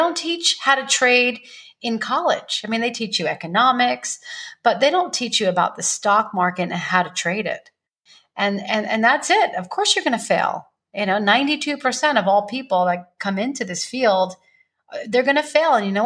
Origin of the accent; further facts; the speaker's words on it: New York, United States; moved away as an adult; now in Las Vegas, United States; Well, I live in Las Vegas right now. I'm from New York, but 3 years ago I moved to Las Vegas.